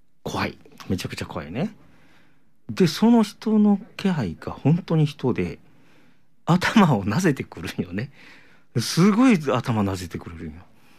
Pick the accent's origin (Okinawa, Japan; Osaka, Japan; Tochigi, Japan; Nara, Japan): Nara, Japan; 僕はまあ、奈良県生まれの奈良育ちなんですけど